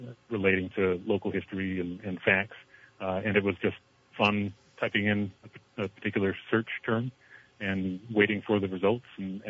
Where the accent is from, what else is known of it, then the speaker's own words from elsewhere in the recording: United States; I'm 46 years old, but I grew up in Franklin County